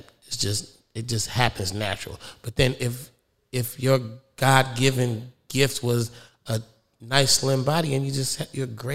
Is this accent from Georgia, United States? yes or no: no; California, United States; I'm from the Bay.